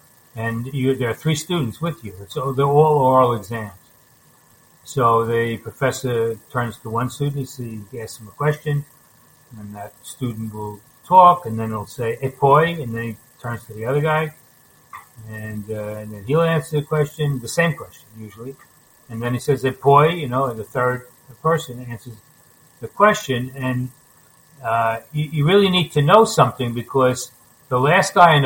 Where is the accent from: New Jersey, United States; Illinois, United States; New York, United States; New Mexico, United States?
New York, United States; College Point; when I was a kid, I grew up obviously in College Point, and there was German, Irish, and Italian.